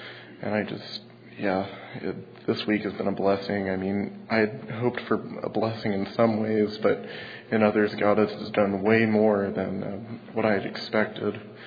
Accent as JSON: {"language": "English", "town": "Mifflinburg", "region": "Pennsylvania", "country": "United States", "said": "I'm from Mifflinburg, Pennsylvania. It's about 2 hours from here."}